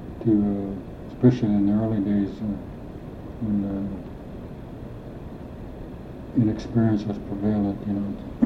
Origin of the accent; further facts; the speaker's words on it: Alaska, United States; We, since we're from Alaska, we'll hit the Alaskan seasons as they move up.